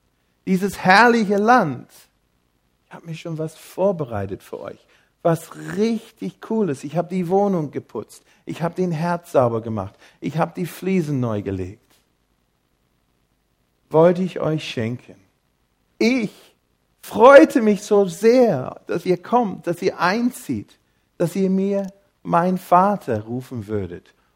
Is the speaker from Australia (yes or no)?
yes; Australia; German is a second language; now in Germany; ich bin Australier-Deutsche, deswegen ein bisschen komischen Akzent manchmal